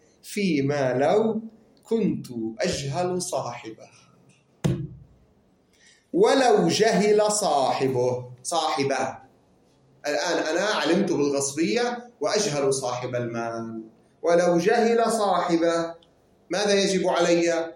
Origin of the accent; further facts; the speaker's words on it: Lebanon; كطرقات بلدنا لبنان